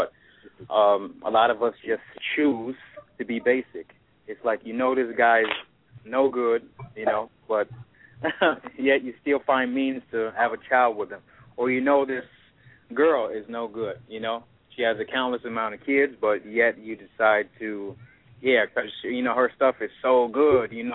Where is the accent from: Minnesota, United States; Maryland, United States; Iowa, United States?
Minnesota, United States; Minneapolis; Well, I'm from Minneapolis, and I used to go to the University of Minnesota.